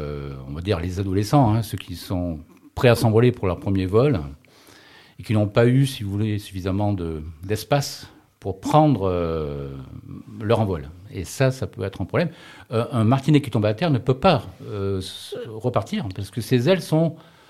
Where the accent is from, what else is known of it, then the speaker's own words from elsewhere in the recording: Châteaurenard, Provence-Alpes-Côte d'Azur, France; Je suis né à Château-Renard. Et j'ai eu la chance, dans la maison à Château-Renard, d'avoir une mare